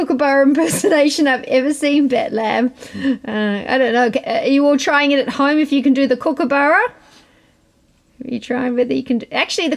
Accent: Australia; I grew up in Australia.

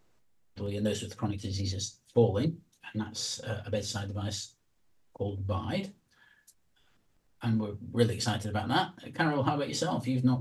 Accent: Aberdeen, Scotland, United Kingdom; growing up in Aberdeen and going to Aberdeen University

